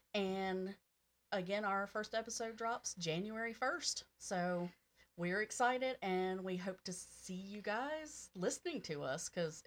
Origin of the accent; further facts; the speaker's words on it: Virginia, United States; We grew up in Virginia. We live in Virginia.